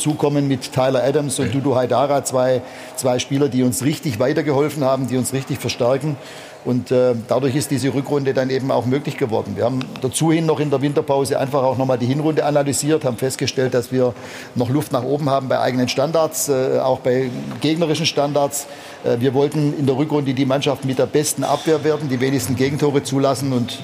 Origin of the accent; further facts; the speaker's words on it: Backnang, Baden-Württemberg, Germany; Meine erste Trainerstation im Männerbereich war mit 25 in meiner Heimatstadt in Backnang